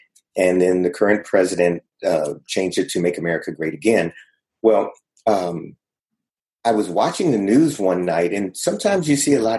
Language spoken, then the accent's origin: English; Maryland, United States; Sure. Yeah, I grew up in Maryland. I was one of eight kids.